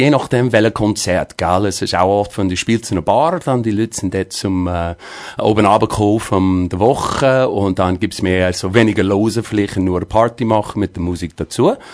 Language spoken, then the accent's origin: German; Colorado, United States; German is a second language; moved away as an adult; now in Switzerland; Ich komme aus Colorado, USA.